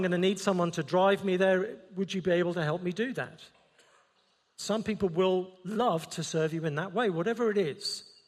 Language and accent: English; England, United Kingdom; I'm English, most of us are English